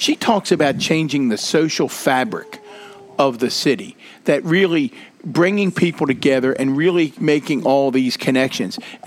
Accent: Catonsville, Maryland, United States; I don't say, I love Catonsville. I've never lived anywhere but I don't say, I'm from Catonsville. I say, I'm from Baltimore.

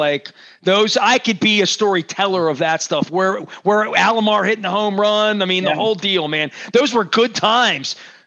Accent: Baltimore, Maryland, United States; I'm from Baltimore, you know what I mean? I was busy like eating crab cakes this summer

